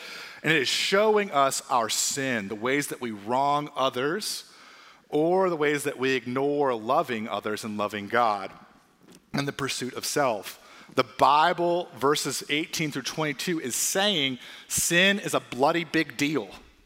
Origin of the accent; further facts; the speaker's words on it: Columbus, Ohio, United States; As I said earlier, I grew up in Columbus, Ohio, and I grew up not in a Christian home, actually.